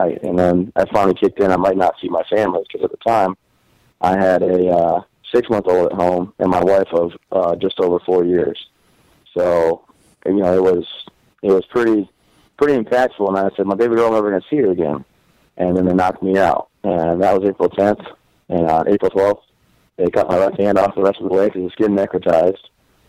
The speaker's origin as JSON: {"language": "English", "town": "Vassar", "region": "Michigan", "country": "United States", "said": "I'm from Vassar, Michigan. That's how I became a Lions fan. And I was born in 1987"}